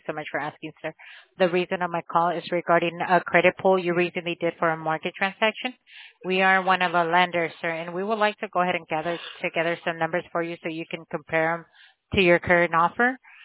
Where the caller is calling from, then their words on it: New York, United States; We're in New York, sir.